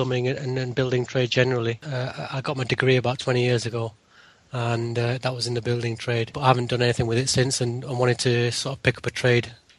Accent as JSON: {"language": "English", "town": "Nottingham", "region": "East Midlands", "country": "United Kingdom", "said": "I'm from Nottingham"}